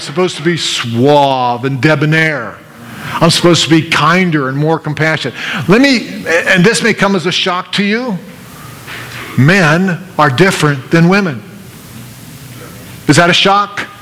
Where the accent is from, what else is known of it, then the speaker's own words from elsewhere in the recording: Pittsburgh, Pennsylvania, United States; Hey, I was raised near Pittsburgh. We didn't hunt and fish. There were no water. There was no lakes there unless you want to go down to the steel mills. So I grew up with a different set of values.